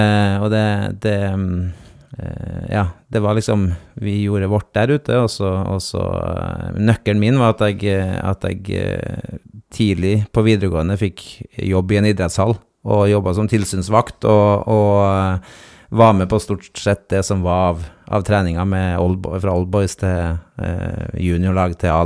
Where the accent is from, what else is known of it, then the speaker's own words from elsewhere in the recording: Trøndelag, Norway; og jeg får jo kjeft for dialekten min når jeg kommer hjem til Trøndelag. Så tonefallet har fått seg en knekk